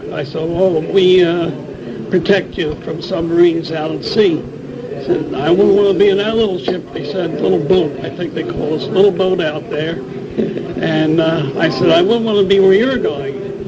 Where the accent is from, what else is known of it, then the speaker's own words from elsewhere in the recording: Hackensack, New Jersey, United States; I come from Hackensack, New Jersey.